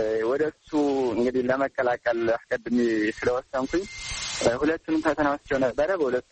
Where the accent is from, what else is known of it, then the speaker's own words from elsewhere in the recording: Sekela, Amhara, Ethiopia; born there; ምዕራብ ጎጃም ዞን ሰከላ ወረዳ ነው የተወለድኩት። ገጠራማ ክፍል ነው።